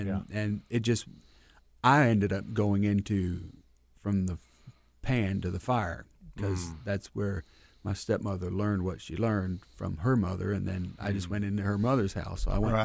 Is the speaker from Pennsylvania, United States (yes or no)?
no; Detroit, Michigan, United States; born there; Well, I was born in Detroit, and I went through child abuse in a foster home, the divorce of my parents.